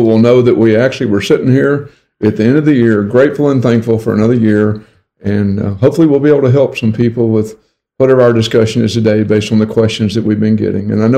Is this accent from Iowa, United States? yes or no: no; Texas, United States; So we have our own language down here. I tell people English is my second language. You know, Texan is my first.